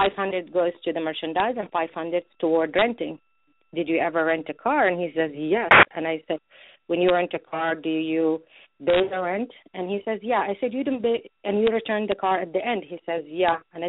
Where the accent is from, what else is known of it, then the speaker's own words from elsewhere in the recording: Saudi Arabia; English is a second language; now in United States; I was born and raised in Saudi, so I'm a Saudi woman